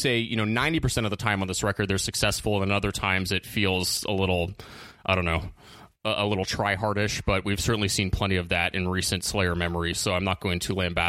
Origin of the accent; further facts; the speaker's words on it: California, United States; I'm from Northern California, so I mean, it's like saying somebody from North Carolina had never seen a band from Florida.